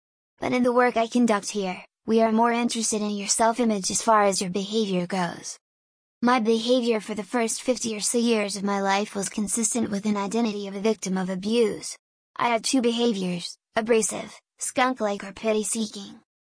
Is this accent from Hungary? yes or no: yes; Hungary; I grew up in Hungary and I never saw bullying.